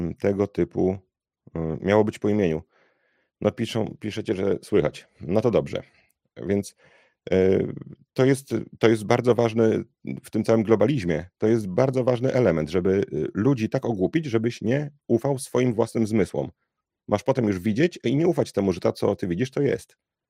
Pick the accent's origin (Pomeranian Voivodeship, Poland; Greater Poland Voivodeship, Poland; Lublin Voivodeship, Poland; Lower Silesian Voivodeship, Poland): Pomeranian Voivodeship, Poland; Gdynia; Jestem z Gdyni w ogóle